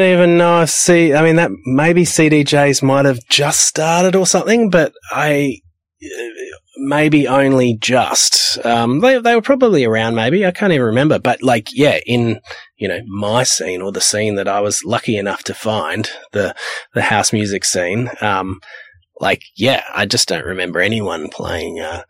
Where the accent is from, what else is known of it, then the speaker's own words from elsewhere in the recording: Perth, Western Australia, Australia; hey, I'm from Perth and I make kind of deep house music and stuff.